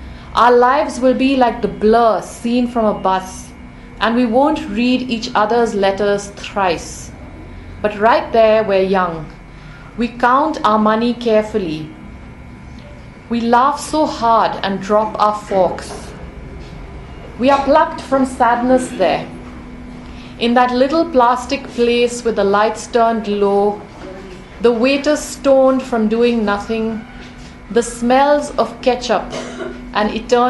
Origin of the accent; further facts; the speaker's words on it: Shillong, Meghalaya, India; when we were growing up in Shillong, the idea of going out to eat was very exciting.